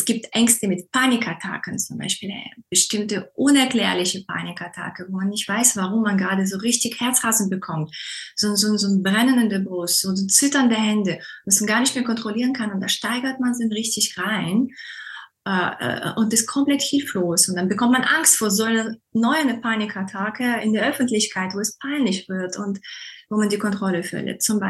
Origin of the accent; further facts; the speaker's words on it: Germany; also born or lived in Russia / France; Gebürtig in Russland, aufgewachsen zum Teil in Frankreich, zum Teil in Deutschland.